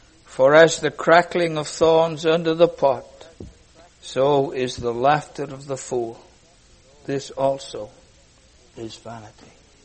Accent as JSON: {"language": "English", "town": "Cardiff", "region": "Wales", "country": "United Kingdom", "tie": "born or raised there", "said": "And I can go back to Cardiff in my hometown"}